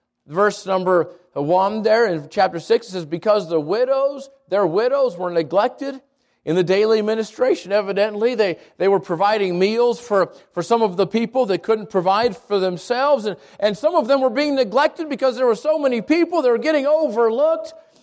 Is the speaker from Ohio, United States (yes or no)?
no; New Mexico, United States; I grew up in the South Valley.